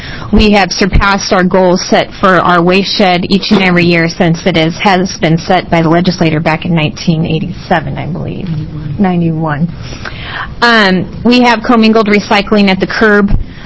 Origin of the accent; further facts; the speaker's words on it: Lincoln City, Oregon, United States; from Lincoln City.